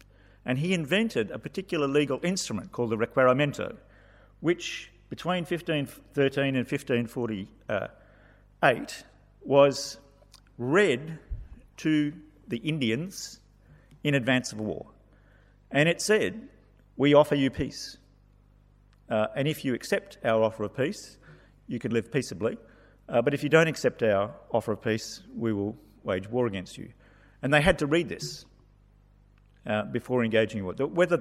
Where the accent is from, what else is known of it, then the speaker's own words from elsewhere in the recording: Papua New Guinea; So I grew up in Papua New Guinea.